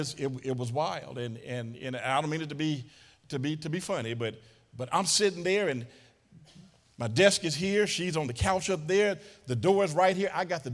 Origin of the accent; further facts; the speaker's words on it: Memphis, Tennessee, United States; I remember years ago growing up in Memphis, Tennessee